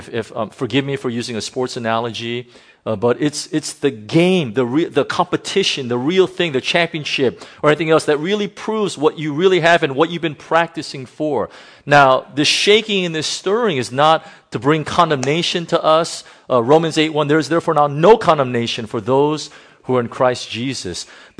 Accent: California, United States; I'm from California. California has experienced one of the worst droughts and fires like you wouldn't believe.

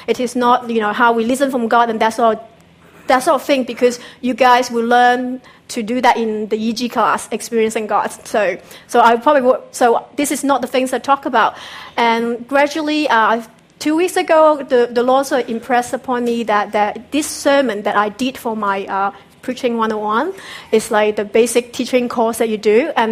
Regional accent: Hong Kong; also born or lived in China / Australia; I was born in China, came to Hong Kong when I was like 3, and then my family later on migrated to Australia.

